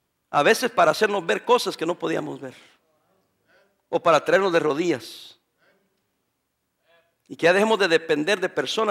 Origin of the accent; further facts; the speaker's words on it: El Salvador; now in United States; vine de El Salvador para ser ciudadano americano